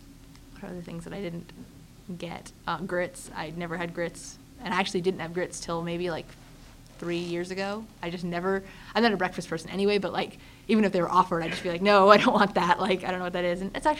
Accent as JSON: {"language": "English", "country": "United States", "accent": "Boston, Rhode Island", "said": "I had a really, really pronounced Boston, Rhode Island accent at the time"}